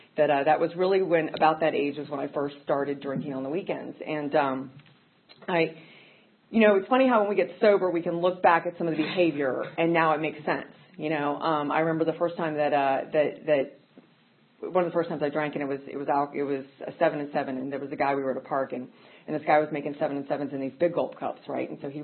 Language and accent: English; Burke, Virginia, United States; I grew up not far from here. I grew up in Northern Virginia in Burke.